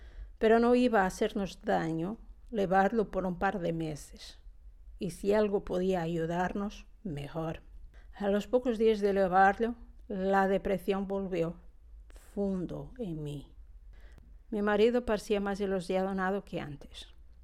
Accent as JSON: {"language": "Spanish", "town": "Monzón", "region": "Aragon", "country": "Spain", "said": "de Monzón. Trabajo en vídeo junto con mi marido."}